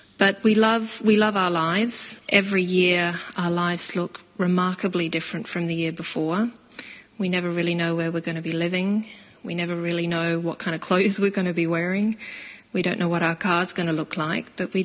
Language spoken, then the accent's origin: English; Australia; also born or lived in Poland / France / Denmark; I grew up in Australia, Poland, France, and Denmark.